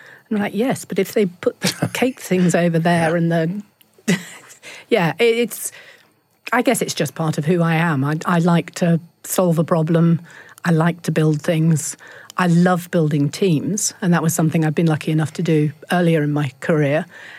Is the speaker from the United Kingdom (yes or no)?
yes; Lowestoft, East of England, United Kingdom; now in London, United Kingdom; My brother and I grew up in Lowestoft on the East Coast, and my brother and I used to make kites when we were in the sixth form